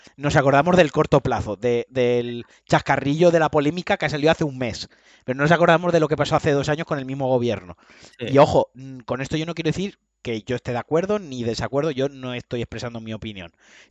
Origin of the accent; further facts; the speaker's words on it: Valencian Community, Spain; ahí es donde se me nota que soy valenciano.